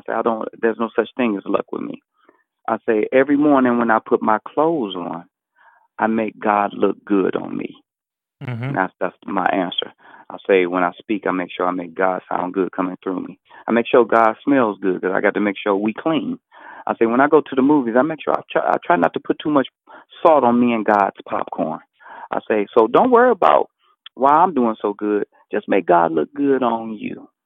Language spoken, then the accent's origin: English; Detroit, Michigan, United States; Yeah, I was born and raised in Detroit. Never left. I'm 51 years old now.